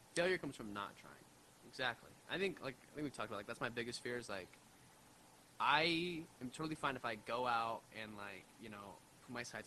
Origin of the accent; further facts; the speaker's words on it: Japan; So I grew up in Japan